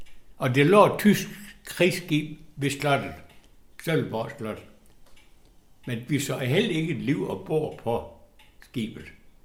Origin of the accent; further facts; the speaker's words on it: Region of Southern Denmark, Denmark; Det har jeg lært, og selvfølgelig respekteret som gammel sønderjyde.